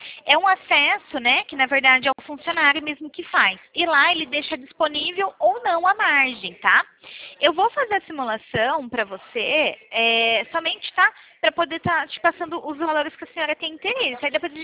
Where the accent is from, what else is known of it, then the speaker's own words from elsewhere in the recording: Araras, São Paulo, Brazil; Eu sou aqui, sou de São Paulo também, mas eu sou de Araras.